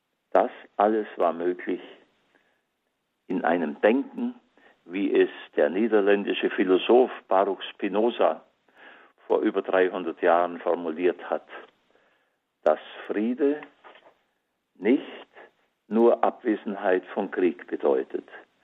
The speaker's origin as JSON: {"language": "German", "region": "Bavaria", "country": "Germany", "tie": "born or raised there", "said": "6 Jahre alt war ich, als am Abend des 29. April 1945 die Soldaten der 7. US-Armee in meiner Heimatstadt im Allgäu einmarschierten."}